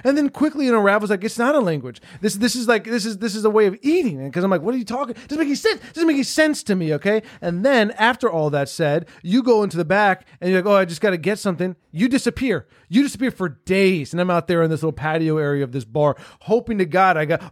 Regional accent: Miami, Florida, United States; Growing up in Miami, there are many restaurants that are open late

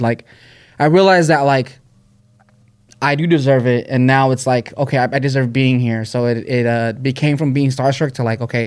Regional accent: Fresno, California, United States; moved away; and I'm originally from Fresno. So, like, not Fresno, but like in that central California area.

